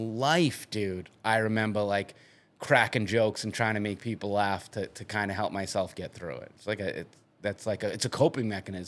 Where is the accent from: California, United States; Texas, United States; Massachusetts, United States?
Massachusetts, United States; So it's like, here I am from Massachusetts, like, and now everybody in Little Rock, Arkansas is talking about a video that I made.